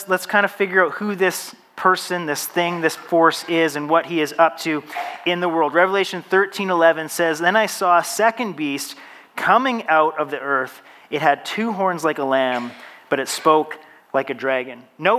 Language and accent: English; British Columbia, Canada; But we are beautiful British Columbians, so we have all kinds of forests for these fires to burn